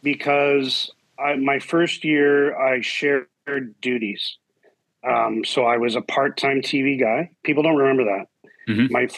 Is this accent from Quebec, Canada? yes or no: no; Vancouver, British Columbia, Canada; there was a brief period, it lasted about 7 minutes, where I wanted to play for the Canucks when I was growing up in Kerrisdale, playing for Honest Nats at Kerrisdale Arena.